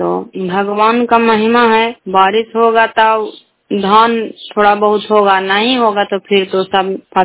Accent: Bihar, India; मैं कराए ब्लॉक से बिलोंग करती हूँ, नालंदा जिला के रहने वाली हूँ।

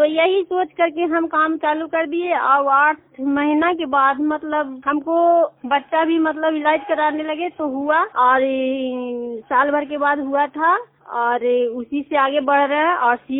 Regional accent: Chero, Bihar, India; कोमल विकास सहायता समूह के सदस्य हूँ और चेरो मेरा गांव है

